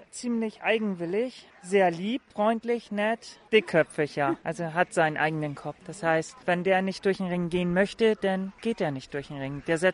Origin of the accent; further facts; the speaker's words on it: Hamburg, Germany; Ich komme aus Deutschland, aus Hamburg.